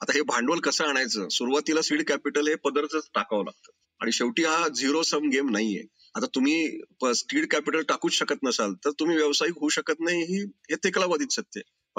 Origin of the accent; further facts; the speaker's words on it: Pune, Maharashtra, India; born there; also born or lived in Solapur / Sangli; पुणेकर म्हणजे माझा जन्म पुण्यात झाला. शिक्षण जरी सोलापूर सांगली वगैरे मध्ये झालं तरी माझा पहिला जॉब मला पुण्यात लागला, त्यामुळे मी पुणेकर झालो.